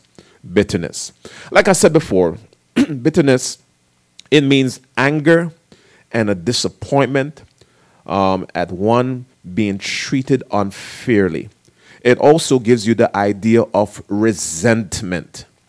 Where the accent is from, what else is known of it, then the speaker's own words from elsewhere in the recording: Jamaica; Growing up in Jamaica, where you hear the tambourine and the old mothers is just going off in the tambourine.